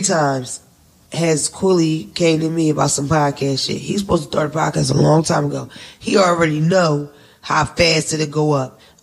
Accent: Philadelphia, Pennsylvania, United States; I'm from North Philly. My whole family ghetto. We all ghetto. I'm ghetto.

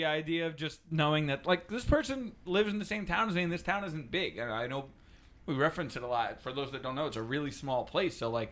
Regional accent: New Jersey, United States; I was from New Jersey and Italian.

